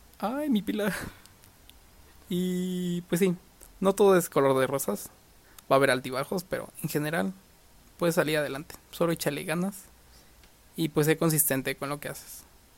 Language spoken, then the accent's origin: Spanish; Mexico; esa es la mentalidad de muchos mexicanos, de quedarte con la mínima calificación para pasar y no. Intenta superarte, intenta ser una mejor persona para cambiar nuestro país